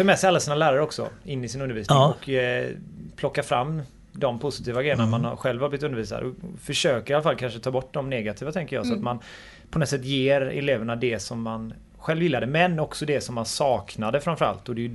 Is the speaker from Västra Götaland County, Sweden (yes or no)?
yes; Gothenburg, Västra Götaland County, Sweden; Jag kommer från Angered. Angered, Lövgärdet i Angered. Och det är ju en förort till Göteborg.